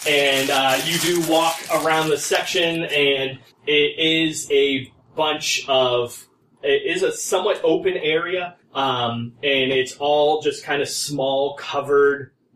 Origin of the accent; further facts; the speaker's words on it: New England, United States; Yeah, I'm from New England, so that's how we do.